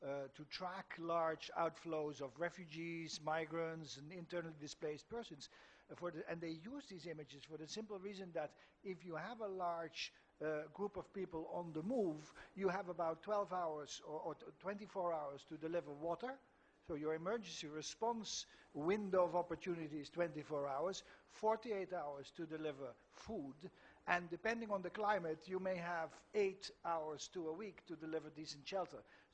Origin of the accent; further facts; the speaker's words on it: Geneva, Switzerland; But I come from Geneva, where I've been for a long time